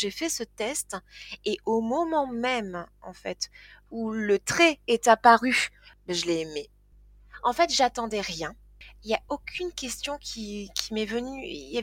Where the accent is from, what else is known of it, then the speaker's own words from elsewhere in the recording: Toulouse, Occitanie, France; Donc je suis née à Toulouse, j'ai grandi à Toulouse, j'ai été heureuse.